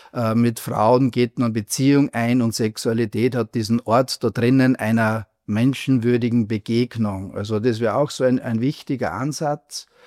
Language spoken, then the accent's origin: German; Austria; bei uns in Österreich